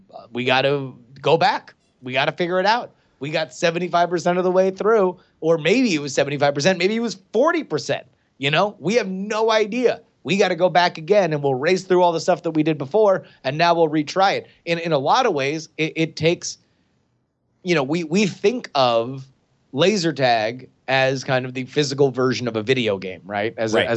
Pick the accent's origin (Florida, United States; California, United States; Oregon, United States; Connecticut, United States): Florida, United States; Andrew and I growing up in Florida